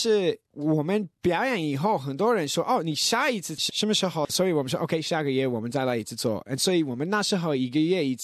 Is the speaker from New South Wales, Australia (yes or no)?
no; Melbourne, Victoria, Australia; born there; Chinese is a second language; 尤其我们在这里出生的，